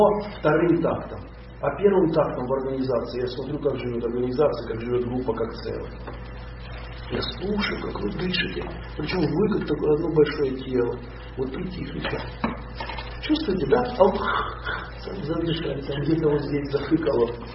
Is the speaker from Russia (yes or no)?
yes; Russia; В общем, я не из Америки, я из России, все хорошо.